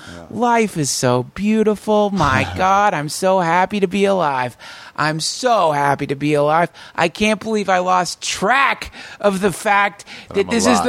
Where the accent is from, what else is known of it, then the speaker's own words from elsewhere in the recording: North Carolina, United States; also born or lived in Maryland; But I spent a lot of time in North Carolina. High school, most of junior high school, most of elementary school. Ended up in Maryland somewhere over the course of that tim